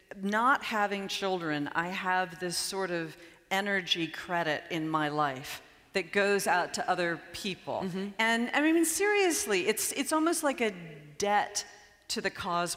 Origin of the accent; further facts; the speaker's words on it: Nashville, Tennessee, United States; I'm from Nashville, so everybody has those "What would Jesus do?" bracelets